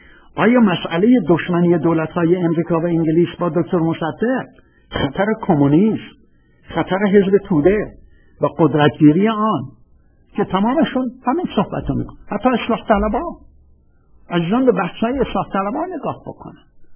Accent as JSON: {"language": "Persian", "region": "Khuzestan", "country": "Iran", "tie": "born or raised there", "said": "بنده که بچه خوزستانم میدونم یعنی چه"}